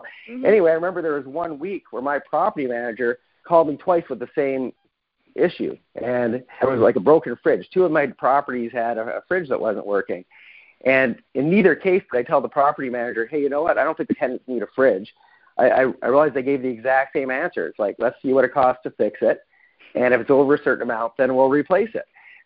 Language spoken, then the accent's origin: English; Calgary, Alberta, Canada; now in United States; I'm originally from Calgary, Canada, and I was only investing in Canada back at the beginning of my career.